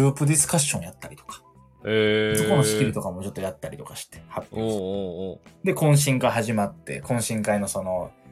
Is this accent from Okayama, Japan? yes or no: no; Osaka, Japan; now in Tokyo, Japan; なぜか知らんけど東京から来た大阪出身の無名芸人が